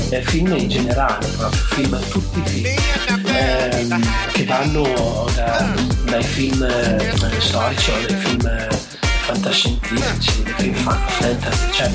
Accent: Mantua, Lombardy, Italy; born there; Allora, sì, io sono nato a Mantova e mio papà è di Catania e abbiamo la campagna lì, un paese vicino a Catania che si chiama Mineo

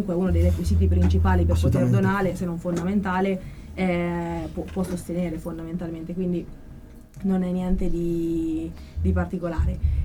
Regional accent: Perugia, Umbria, Italy; Sono di Perugia.

